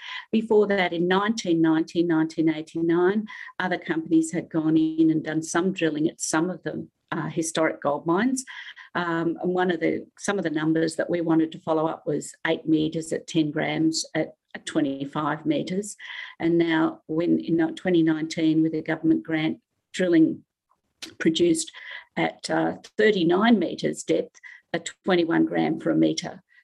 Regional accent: Melbourne, Victoria, Australia; now in Kalgoorlie, Australia; Yes, I came from Melbourne to Kalgoorlie when I got married

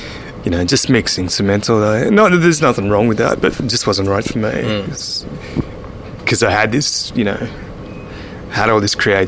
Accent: Canberra, Australian Capital Territory, Australia; because I was growing up in Canberra before the days of the internet

